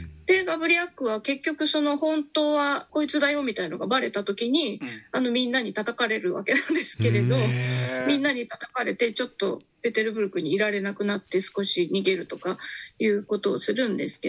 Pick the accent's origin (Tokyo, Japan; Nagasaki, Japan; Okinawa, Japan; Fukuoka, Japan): Fukuoka, Japan; Kitakyushu; born there; 北九州で生まれた私に理解できるのかみたいな